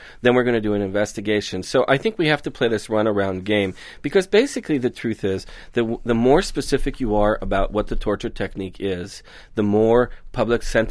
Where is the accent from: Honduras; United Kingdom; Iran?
Iran; growing up in Iran